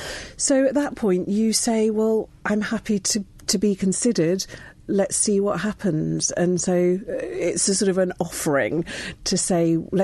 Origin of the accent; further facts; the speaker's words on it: East Midlands, United Kingdom; now in London, United Kingdom; My family come from Malaysia originally, but I grew up in Lincolnshire, which is where my father's family are from. And for the last 30 or so years, I've lived in London.